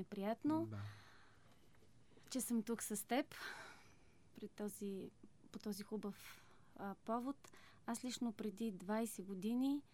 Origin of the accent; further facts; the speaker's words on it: Hisar, Plovdiv Province, Bulgaria; born there; Аз лично съм родом от Хисар.